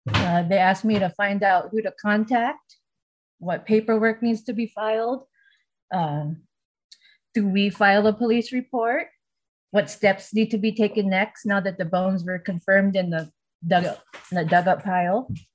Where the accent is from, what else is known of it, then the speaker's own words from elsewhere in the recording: Halele'a, Hawaii, United States; I was born and raised in Halele'a, Kauai.